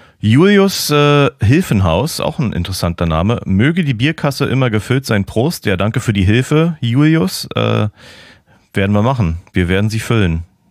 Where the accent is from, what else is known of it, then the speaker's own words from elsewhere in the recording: Husum, Schleswig-Holstein, Germany; now in Berlin, Germany; Autobahn-Pendelfahrten zwischen Berlin und meiner alten Heimat Husum.